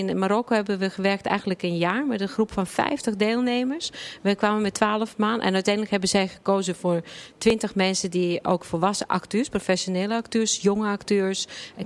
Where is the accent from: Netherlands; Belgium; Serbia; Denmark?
Serbia; Dutch is a second language; Ik kom uit Servië, we gaan elke september naar festival in Servië.